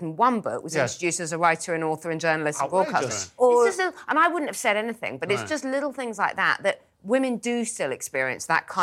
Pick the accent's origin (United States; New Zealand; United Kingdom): United Kingdom; England; suddenly all the kind of right-on people are saying, you know, we're proud of being English.